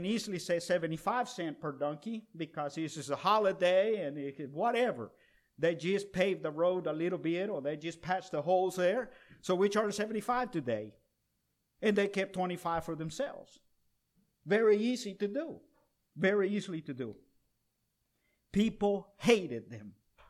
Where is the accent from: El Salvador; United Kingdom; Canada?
El Salvador; now in United States; when I was growing up, Johnny and I were growing up in El Salvador